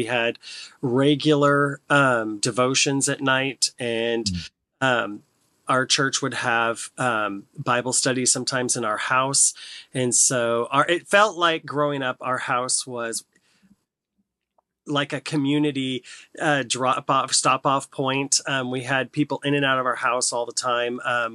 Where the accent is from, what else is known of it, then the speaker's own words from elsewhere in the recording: Port Orchard, Washington, United States; So I was born and raised in Port Orchard, Washington, which, for those of you who don't know, it's across the Puget Sound from Seattle.